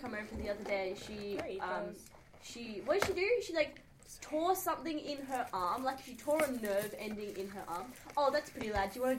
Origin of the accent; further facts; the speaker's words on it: Australia; Australians, yes, we are Australian.